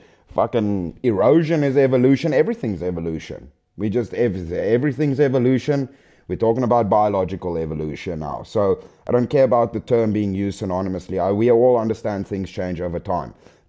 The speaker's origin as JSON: {"language": "English", "country": "South Africa", "said": "saying I'm human and I'm a man and I'm white and I'm South African, that all fits into the same thing."}